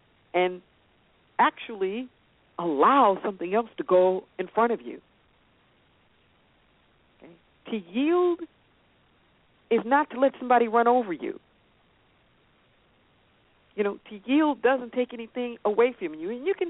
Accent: Los Angeles, California, United States; So most Californians drive, and we're very noted for our freeways, our highway systems. I'm from Los Angeles.

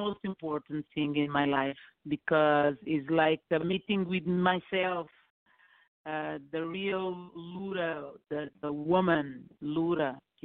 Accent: Lisbon, Portugal; born there; English is a second language; I was born in Lisbon, and this return to my roots was very important for me.

